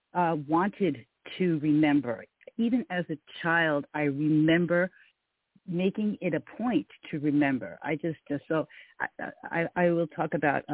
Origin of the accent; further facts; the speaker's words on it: New York City, New York, United States; also born or lived in Leominster; So I was born into a Catholic family in New York City in 1955.